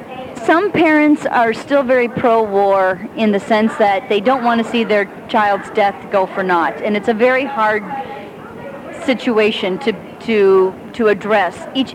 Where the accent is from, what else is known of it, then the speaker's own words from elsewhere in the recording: San Luis Obispo, California, United States; from San Luis Obispo, and I'm part of a group called Code Pink Women for Peace.